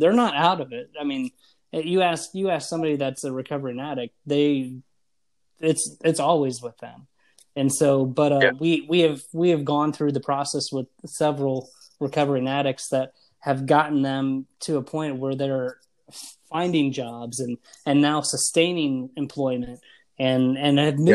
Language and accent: English; Circleville, Ohio, United States; I said, you know, I'm from Circleville, Ohio, everybody, they're like, oh, the drugs are just so bad there.